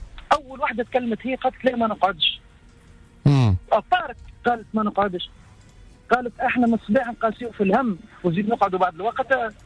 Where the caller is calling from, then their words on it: Sousse, Sousse Governorate, Tunisia